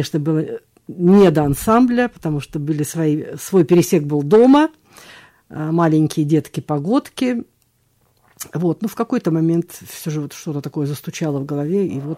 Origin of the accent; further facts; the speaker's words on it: Tomsk, Tomsk Oblast, Russia; now in Moscow, Russia; я когда еду сюда, в Томск, домой на поезде, я еду всегда из Москвы